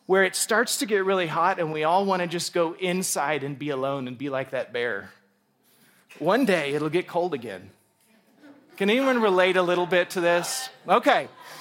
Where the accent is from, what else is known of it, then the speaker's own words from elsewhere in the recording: Alaska, United States; I the only thing I can compare it to, I grew up in Alaska.